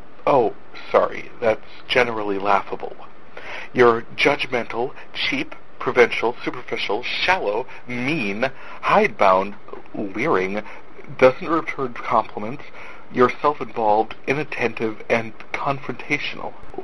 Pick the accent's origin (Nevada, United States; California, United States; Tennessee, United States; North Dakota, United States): North Dakota, United States; I am from North Dakota